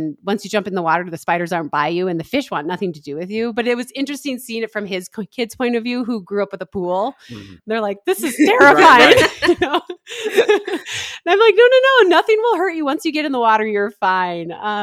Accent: Duluth, Minnesota, United States; now in Colorado, United States; That's the one thing I do miss living in Colorado is, you know, I grew up in Duluth, which obviously is on Lake Superior, which is a huge lake.

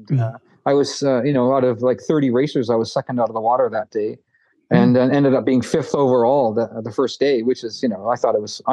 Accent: Canada; I loved it, but only because I'm Canadian and I'm used to swimming in cold water.

